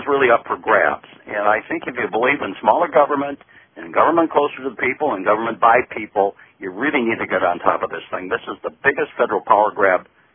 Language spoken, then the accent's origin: English; Minnesota, United States; Mr. Oberstar from my home state of Minnesota